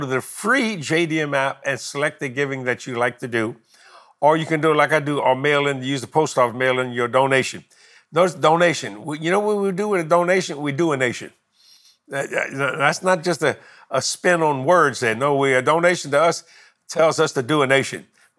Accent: United States; I'm an American.

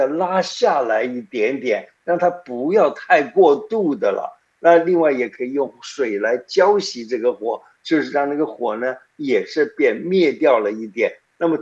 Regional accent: China; 你知道我们中国人记年、记月、记日、记时

